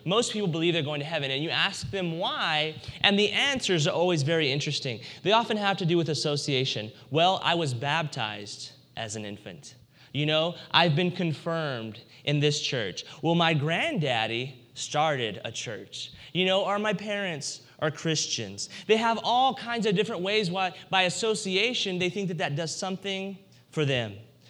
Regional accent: United States; Just as for us as Americans, especially now in a time of war, we think, man, we call ourselves, I'm an American.

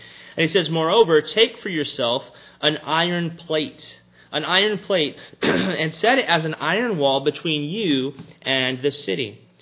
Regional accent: Robstown, Texas, United States; Now, when I was a young boy growing up in Robstown, Texas, it is safe to say that I was the uncontested king of the military diorama in my neighborhood.

